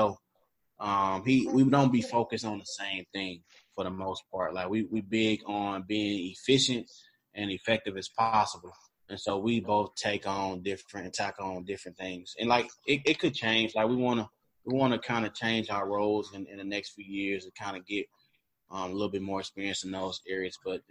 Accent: Monroe, Louisiana, United States; I have a few in my hometown in Monroe, Louisiana.

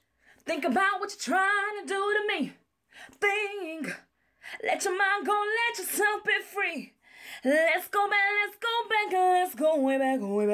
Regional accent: Brooklyn, New York, United States; Hey, how you doing? … I'm from Brooklyn, New York.

